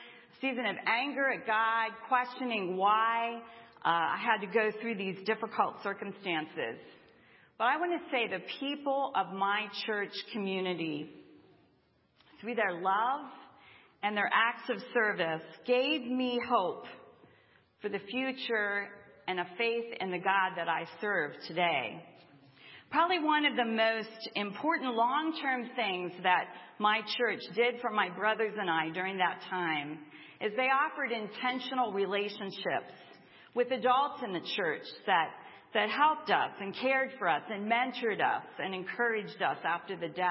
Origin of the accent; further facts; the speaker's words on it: Grantham, Pennsylvania, United States; I grew up in the Grantham Brethren in Christ Church, which is right near Messiah College.